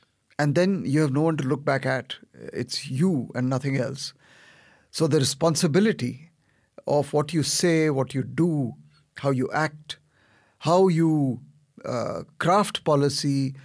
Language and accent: English; India; as India grew in stature, as an Indian diplomat, you definitely had more of a role to play.